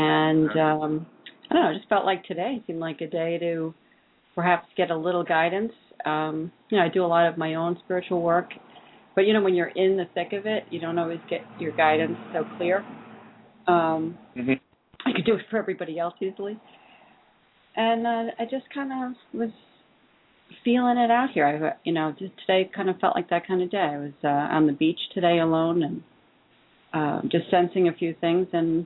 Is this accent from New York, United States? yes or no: yes; New York, United States; I'm from Long Island.